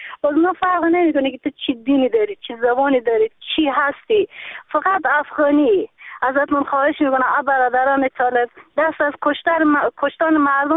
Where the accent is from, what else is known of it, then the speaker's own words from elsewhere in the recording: Afghanistan; now in Iran; اگه ما کشور داریم چرا ما تو ایرانیم؟ اگه ما افغانی باید هم تو کشور خودمون باشیم